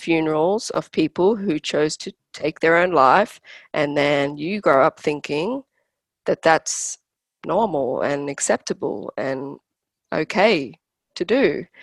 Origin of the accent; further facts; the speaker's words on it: Western Cape, South Africa; Growing up in the Cape, you know, death, in particular, death by suicide is considered normal.